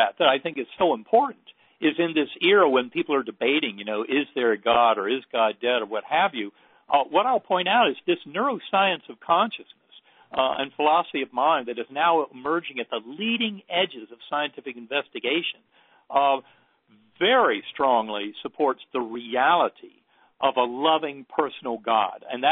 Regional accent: North Carolina, United States; wanting to believe all those teachings in my Methodist church growing up in North Carolina.

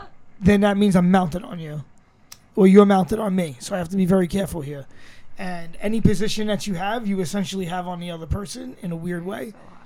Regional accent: Brooklyn, New York, United States; I'm a little, I'm from Brooklyn.

